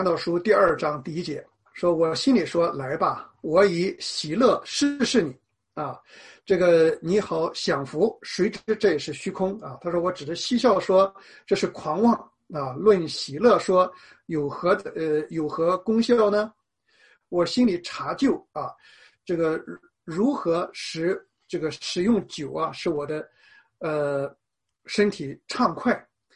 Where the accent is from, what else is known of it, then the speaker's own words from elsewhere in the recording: China; 我那个时候呢，我就从中国的很贫穷的农村啊，来到了一个我们中国人说很洋气的城市啊，就青岛啊。